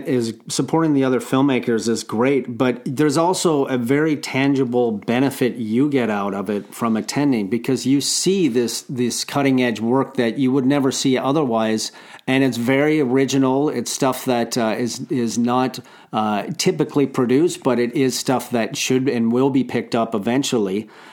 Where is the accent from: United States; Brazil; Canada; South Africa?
Canada; Ontario; When I'm growing up in Ontario, way north of Toronto